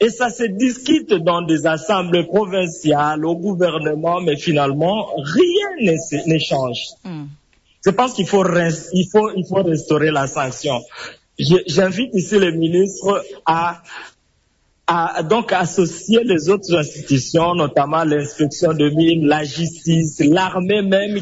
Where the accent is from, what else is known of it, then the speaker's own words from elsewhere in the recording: Ituri, DR Congo; je viens de l'Ituri.